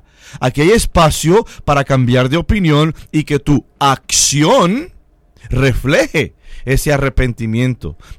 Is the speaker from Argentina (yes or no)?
no; Puerto Rico; es como los puertorriqueños, que hablamos con una fuerza en ocasiones que parece que estamos enojados, estamos enfogonados.